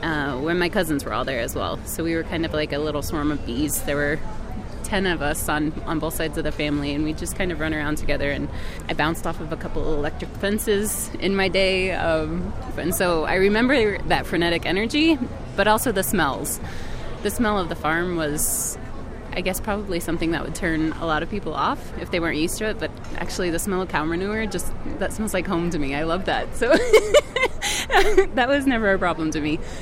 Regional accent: Grand Island, Nebraska, United States; born or raised there; now in Denver, United States

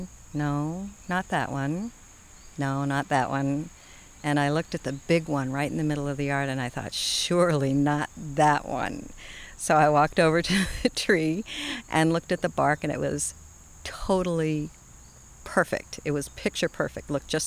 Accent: Boston, Massachusetts, United States; I'm from Boston. What do I know from persimmons, you know?

